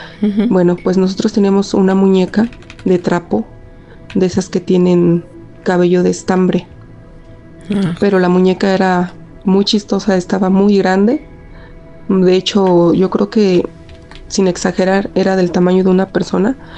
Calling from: State of Mexico, Mexico; del Estado de México. Apenas les envié un audio.

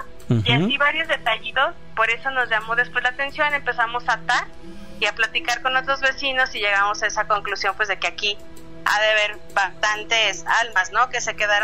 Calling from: Mexico City, Mexico; Soy de Ciudad de México, pero ahorita estoy en la ciudad de Zacatecas.

